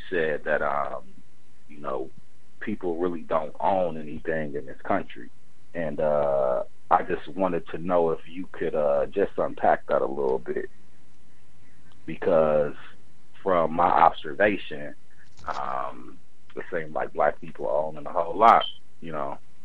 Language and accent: English; Gary, Indiana, United States; born there; I was born in Gary, Indiana